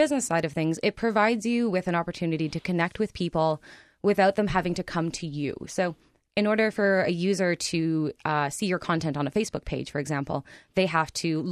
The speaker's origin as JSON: {"language": "English", "town": "Winnipeg", "region": "Manitoba", "country": "Canada", "tie": "born or raised there", "said": "So I'm born and raised in Winnipeg. I did a brief stint where I lived in Hamilton, Ontario, and then came back."}